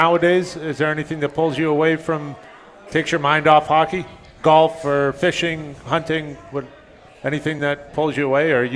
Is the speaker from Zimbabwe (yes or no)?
no; Bolton, Massachusetts, United States; Bolton, Massachusetts.